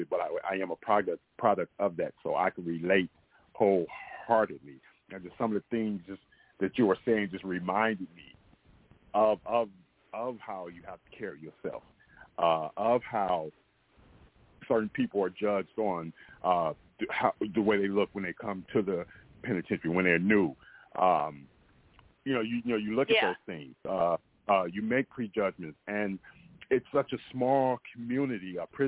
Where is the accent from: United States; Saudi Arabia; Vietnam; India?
United States; Oakland, California; I'm from the Bay Area, California, Oakland, California, and so that's why I did a lot of my time.